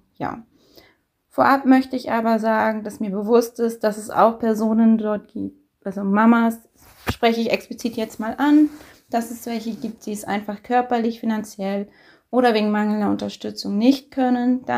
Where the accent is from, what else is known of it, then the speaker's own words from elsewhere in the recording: Schleswig-Holstein, Germany; ich komme aus Schleswig-Holstein und bin Mama von zwei wundervollen Mädchen.